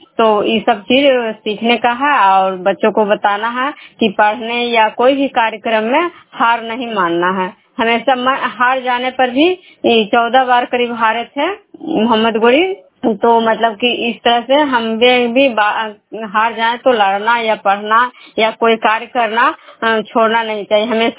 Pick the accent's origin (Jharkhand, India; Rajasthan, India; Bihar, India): Bihar, India; Vishnupur